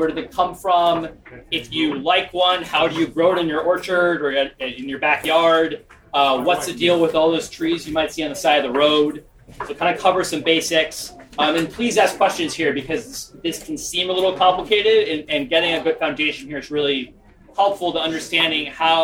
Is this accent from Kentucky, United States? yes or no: no; Maine, United States; I'm from Maine. I do a bunch of stuff in Maine.